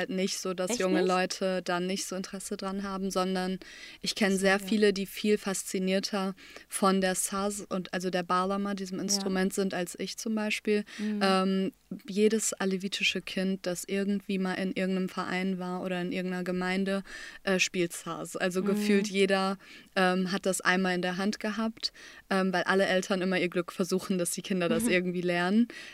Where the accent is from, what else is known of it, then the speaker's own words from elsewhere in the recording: Recklinghausen, North Rhine-Westphalia, Germany; Ich habe erst gedacht, ich dachte immer, Bottrop ist kleiner als Recklinghausen, wo ich herkomme.